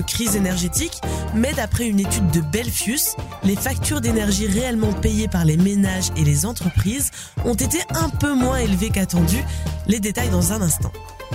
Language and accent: French; Belgium; Voilà de quoi relativiser la crise énergétique dont on parle tant, ou du moins ses effets chez nous en Belgique.